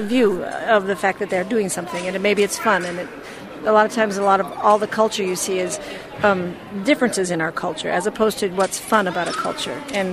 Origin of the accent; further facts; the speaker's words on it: Alaska, United States; So Tlingit women, we are from Alaska and sometimes off the coast of Canada.